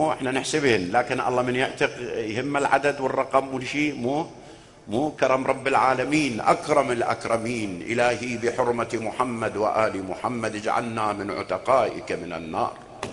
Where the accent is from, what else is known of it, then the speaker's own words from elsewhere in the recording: Iraq; ترى صارت مودة هسه جديدة عندنا بالعراق